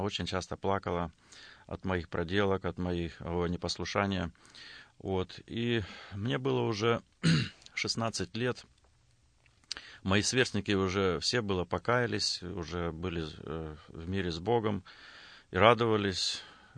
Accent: Blagoveshchenka, Altai Krai, Russia; now in United States; Я родился и вырос в Западной Сибири, в районном центре поселка Благовещенко. И, ну, если сказать, я вырос там в верующей семье.

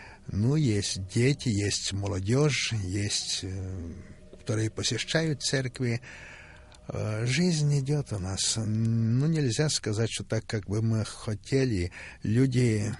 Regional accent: Western Ukraine, Ukraine; Я сам приехал с Украины, с Западной Украины, и приехал до своих друзей, приехал до родственников

